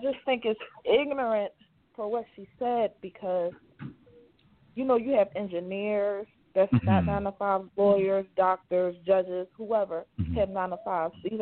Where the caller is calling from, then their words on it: Philadelphia, Pennsylvania, United States; Okay, this is, I'm calling from Philadelphia.